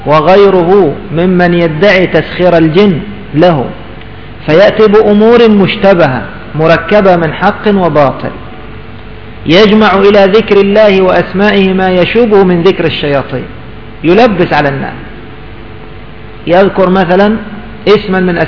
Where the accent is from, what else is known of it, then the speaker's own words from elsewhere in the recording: Cairo, Cairo Governorate, Egypt; عندنا في القاهرة